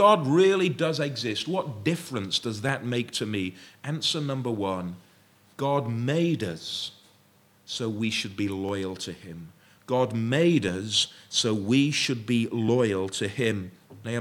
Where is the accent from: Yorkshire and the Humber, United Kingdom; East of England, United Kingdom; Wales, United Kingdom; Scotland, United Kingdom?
Wales, United Kingdom; Wrexham; That's where I'm from. That's where I'm born. I didn't have a choice in the matter. I didn't ask to be born in Wrexham. I was born in Wrexham.